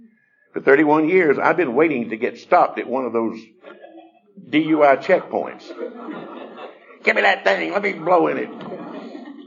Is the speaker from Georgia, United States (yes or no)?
yes; Georgia, United States; when I was a kid growing up in North Georgia